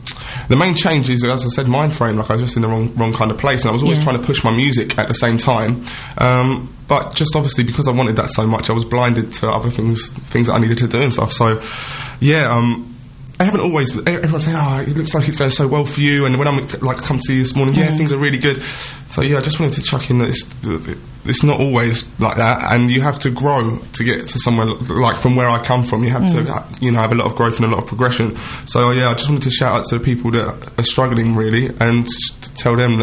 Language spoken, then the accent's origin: English; England, United Kingdom; 25. I am English.